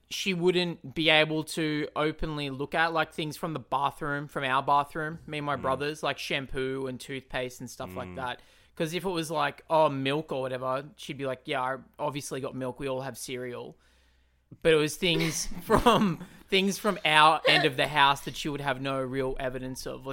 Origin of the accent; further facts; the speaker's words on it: Newcastle, New South Wales, Australia; I'm actually from Newcastle, which is just outside of Sydney, about an hour and a half, 2 hours outside of Sydney, okay. In the suburbs